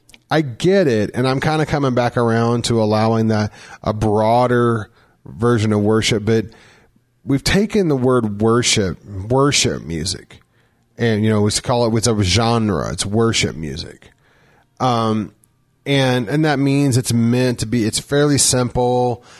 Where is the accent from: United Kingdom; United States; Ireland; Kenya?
Ireland; maybe because it's Irish and I'm Irish, it's in our soul.